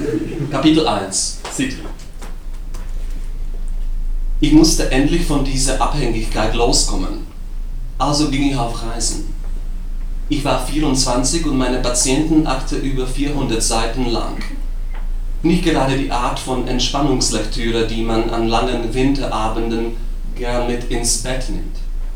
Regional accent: Bratislava, Bratislava Region, Slovakia; first language Slovak; German is a second language; Ich komme aus Bratislava, das ist die Hauptstadt

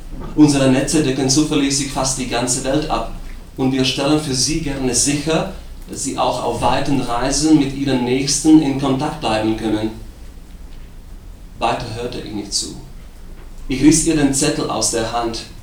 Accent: Bratislava, Bratislava Region, Slovakia; first language Slovak; German is a second language; Ich komme aus Bratislava, das ist die Hauptstadt

